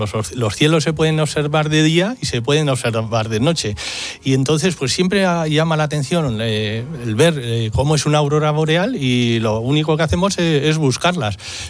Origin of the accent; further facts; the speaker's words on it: Logroño, La Rioja, Spain; born there; yo nací en Logroño, mi familia es de ahí, así que después de estudiar medicina en Zaragoza y odontología en Madrid, pues vine a trabajar con mi padre y allí me quedé.